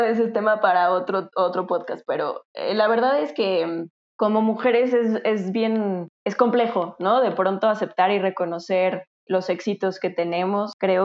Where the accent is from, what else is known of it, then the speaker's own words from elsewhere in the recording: Mexico City, Mexico; Soy de la Ciudad de México, born and raised.